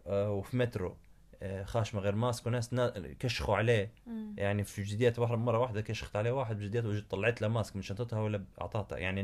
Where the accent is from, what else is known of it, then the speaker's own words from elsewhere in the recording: Libya; احنا كليبيين أجانب، ما فيش حاجة فري